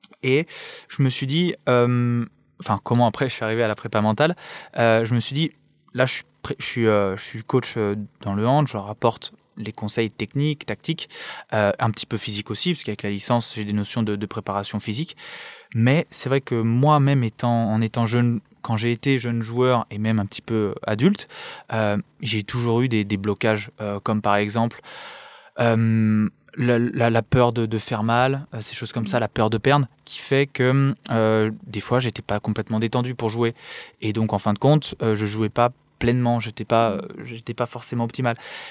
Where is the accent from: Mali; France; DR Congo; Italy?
France; Lyon, Auvergne-Rhône-Alpes; parce que je suis originaire de Lyon, moi